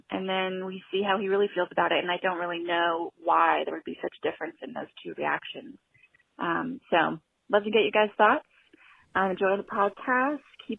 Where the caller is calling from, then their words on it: Fort Worth, Texas, United States; Hey, guys. … I'm calling from Fort Worth, Texas.